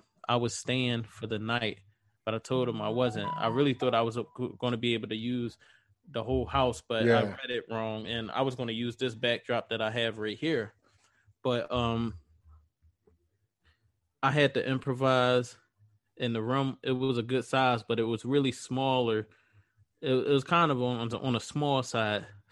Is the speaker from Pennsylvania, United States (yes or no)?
yes; Philadelphia, Pennsylvania, United States; You know, I'm from Philly, so it's not a, you know, me and my I don't know if you...